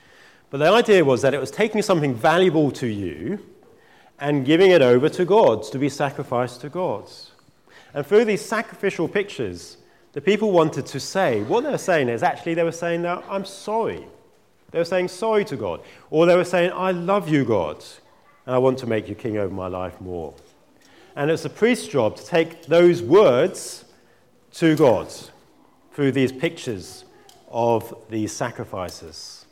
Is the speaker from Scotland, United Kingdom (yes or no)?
no; Norwich, East of England, United Kingdom; born there; a few years before I was born in Norwich